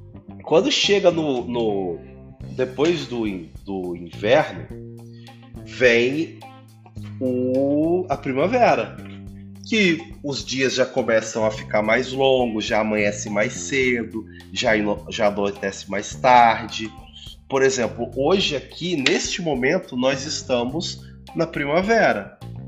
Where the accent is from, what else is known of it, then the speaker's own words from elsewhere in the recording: Brazil; É meu país, foi onde eu cresci.